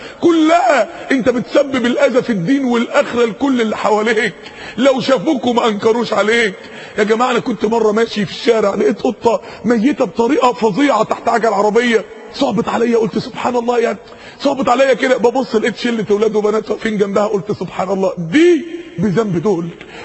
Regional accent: Mansoura, Dakahlia, Egypt; انا فاكر يوم السماء شتت عندنا في المنصورة تلج

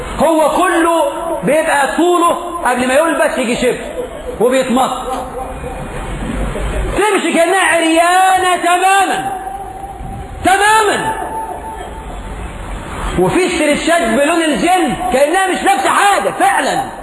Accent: Egypt; إحنا في مصر يبدو أن إحنا فهمنا حديث النبي بالمقلوب

